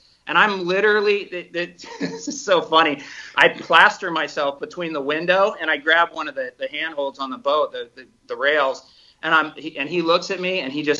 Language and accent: English; Florida, United States; I came out from Florida